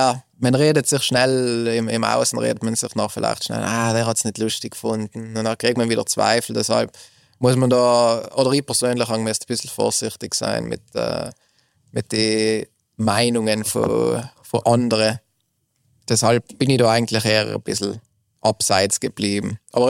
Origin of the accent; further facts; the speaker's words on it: Trentino-Alto Adige, Italy; Ich komme aus dem Finchgau, aus einem kleinen Dorf. Finchgau ist zwischen Reschen und Meran, für die, die vielleicht nicht genau wissen, wo Finchgau ist. Und ja, da bin ich in einem kleinen Dorf aufgewachsen.